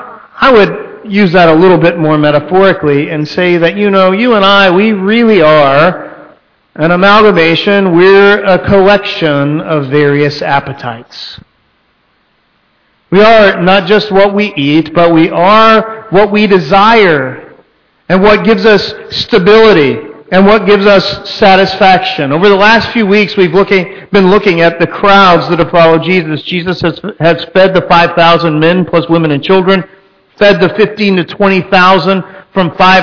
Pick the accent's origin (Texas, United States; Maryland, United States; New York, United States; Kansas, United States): Texas, United States; I'm from Texas.